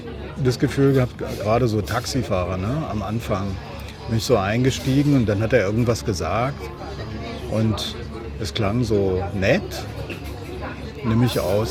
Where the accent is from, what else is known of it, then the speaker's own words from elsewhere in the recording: Rhineland, Germany; ich bin ja eigentlich Rheinländer und ich bin dann zum Studium nach Berlin gegangen